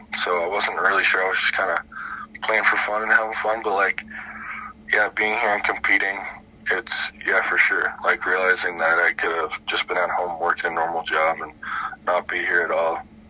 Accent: Newmarket, Ontario, Canada; Not in Toronto. I grew up in Newmarket, but yeah, I always loved Toronto.

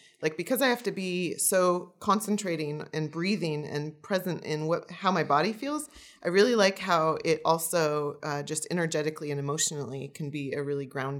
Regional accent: Ashland, United States; I remember doing it when I was like 6 years old. Like I grew up in Ashland.

